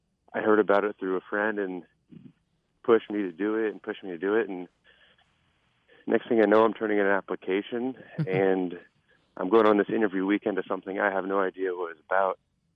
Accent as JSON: {"language": "English", "region": "Washington", "country": "United States", "said": "and I'm from Washington State, so it's not as well known as in Minnesota"}